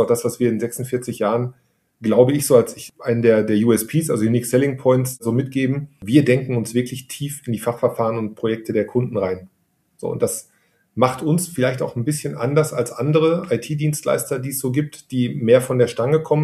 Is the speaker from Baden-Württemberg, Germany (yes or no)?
no; Dortmund, North Rhine-Westphalia, Germany; Ich bin Dortmunder, geboren und aufgewachsen, war dann zwischendurch zum Studium mal woanders. Eine kurze Zeit, habe aber auch meine Familie hier, Eltern, Schwiegereltern, Kinder, Frau, alles in der Region. Bin auch der Region emotional sehr verbunden.